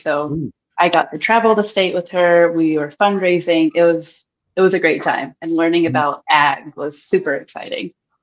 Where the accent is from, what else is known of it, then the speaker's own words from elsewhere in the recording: Woodford County, Kentucky, United States; Again, I'm from Woodford County, but I was in Lexington for school at the time